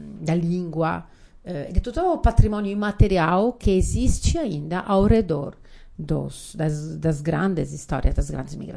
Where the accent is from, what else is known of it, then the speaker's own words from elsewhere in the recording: Veneto, Italy; Portuguese is a second language; Trabalho como guia turística, levo italianos no mundo inteiro e também recebo estrangeiros na minha terra, entre Padova e Veneza.